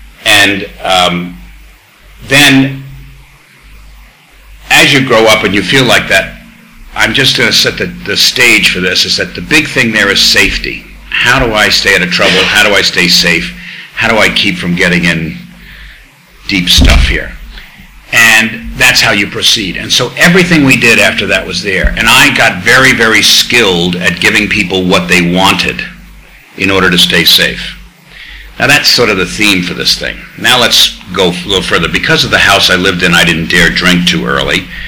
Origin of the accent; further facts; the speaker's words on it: Brooklyn, New York, United States; now in London, United Kingdom; But I'm a New Yorker right down to the core, and oddly enough, being here for 29 years, I also feel like I'm a Londoner, which is kind of strange when you hear me talk. But that's how it feels on the inside. Anyway, we grew up, I was born in Brooklyn.